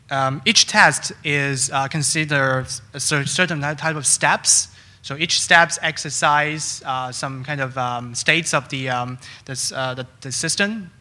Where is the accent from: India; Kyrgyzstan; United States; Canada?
Canada; Toronto, Ontario; I'm from Toronto.